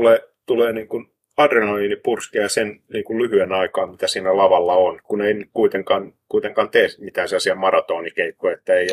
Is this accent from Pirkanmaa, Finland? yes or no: no; Tervakoski, Kanta-Häme, Finland; Hei, mä oon Tervokoskelta.